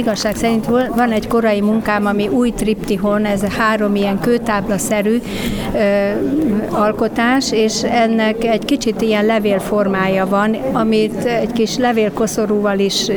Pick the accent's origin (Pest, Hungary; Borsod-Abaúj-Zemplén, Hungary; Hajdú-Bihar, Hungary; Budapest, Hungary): Hajdú-Bihar, Hungary; Debrecen; born there; mint debreceni születésű, itt van rokonságom is, és mint szülővárosom mindenképpen kötődöm hozzá